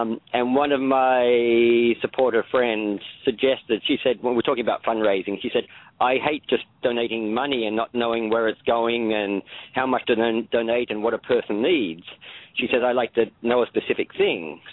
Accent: Australia; now in United States; Yes, I'm Australian

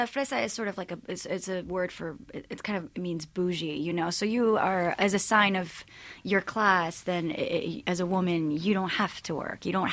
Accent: Mexico; moved away as an adult; now in United States; I don't quite feel at home in Mexico, and I don't quite feel at hom

